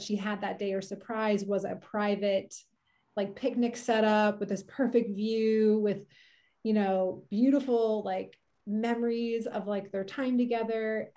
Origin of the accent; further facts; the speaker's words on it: Pennsylvania, United States; now in Carmel, United States; I am from Pennsylvania originally, and I live in the Central Coast of California. I've been here for almost 10 years. I'm in the Carmel Big Sur area